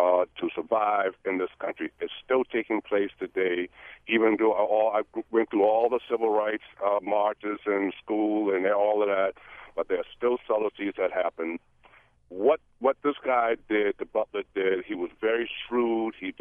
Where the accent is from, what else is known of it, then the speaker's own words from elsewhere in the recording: South Carolina, United States; I'm from South Carolina. I grew up during that time.